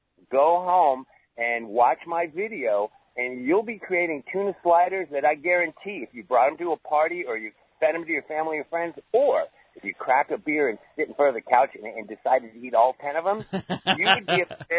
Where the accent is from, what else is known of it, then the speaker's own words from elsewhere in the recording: California, United States; growing up in SoCal, you know, we all are exposed to Asian cooking and Latin cooking and American cooking